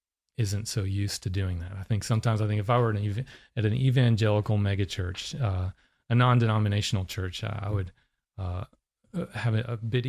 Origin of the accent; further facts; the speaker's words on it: North Carolina, United States; No, I mean, I grew up in Western North Carolina. It's a very different Episcopal church there.